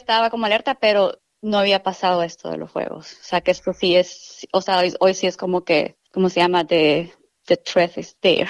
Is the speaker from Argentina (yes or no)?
no; San Pedro Sula, Cortés, Honduras